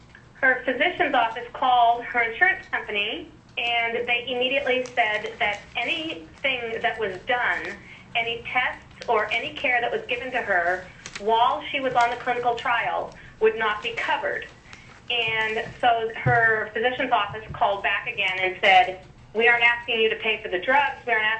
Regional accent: Fairbanks, Alaska, United States; I was born and raised here in Fairbanks

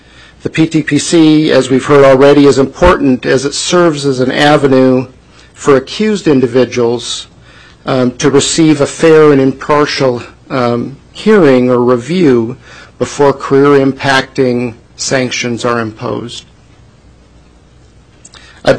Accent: Washington, United States; now in Alaska, United States; I was raised in Washington State.

